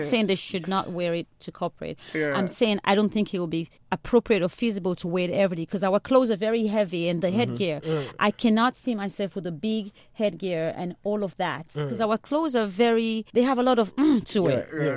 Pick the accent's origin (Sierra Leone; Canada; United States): Sierra Leone; And I'm from Sierra Leone, so a lot of that is very westernized.